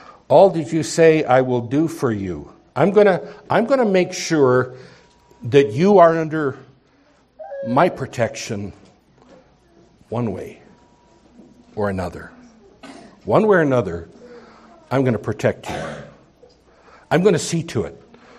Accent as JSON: {"language": "English", "town": "Nipawin", "region": "Saskatchewan", "country": "Canada", "tie": "born or raised there", "said": "I grew up in Nipawin, Saskatchewan."}